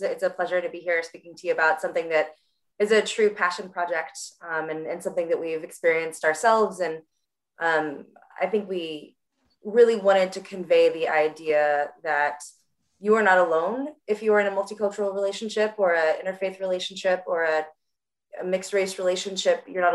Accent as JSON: {"language": "English", "town": "Atlanta", "region": "Georgia", "country": "United States", "tie": "born or raised there", "said": "I was born and raised here in Atlanta, but have a long history here in the American South."}